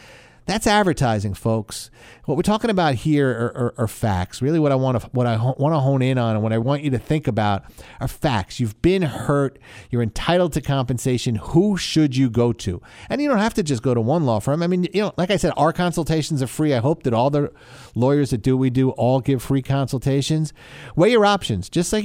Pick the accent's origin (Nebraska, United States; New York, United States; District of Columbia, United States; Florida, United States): New York, United States; East Northport; I grew up here in Long Island, went to John Glenn High School, grew up in East Northport